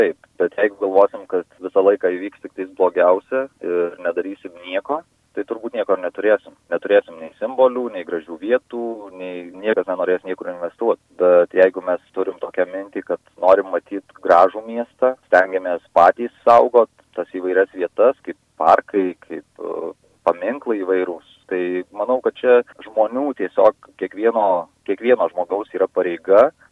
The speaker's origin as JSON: {"language": "Lithuanian", "town": "Alytus", "region": "Alytus County", "country": "Lithuania", "tie": "born or raised there", "said": "esu alytiškis nuo gimimo."}